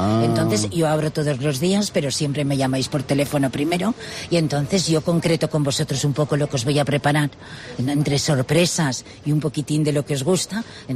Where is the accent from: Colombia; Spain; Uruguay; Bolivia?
Spain; Castellón, Valencian Community; Bueno, yo soy de Castellón, ¿eh? Yo tiro hacia aquí.